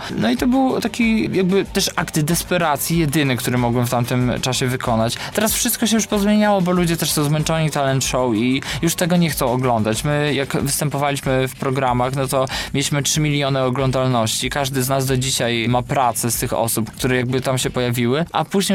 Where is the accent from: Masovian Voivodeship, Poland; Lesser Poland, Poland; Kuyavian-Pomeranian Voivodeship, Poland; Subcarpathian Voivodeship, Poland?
Subcarpathian Voivodeship, Poland; Pochodzę z małej wsi na Podkarpaciu.